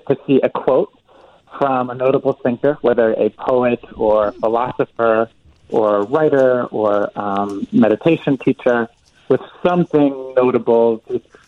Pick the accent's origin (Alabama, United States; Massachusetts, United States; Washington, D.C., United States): Massachusetts, United States; born there; I'm of Swedish descent, and I was born right here in America, in Massachusetts.